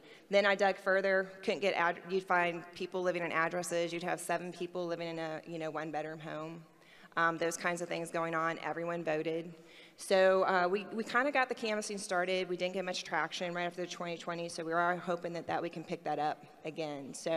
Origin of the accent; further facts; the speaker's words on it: Missouri, United States; I'm actually originally from Missouri, so I feel like it's like a homecoming.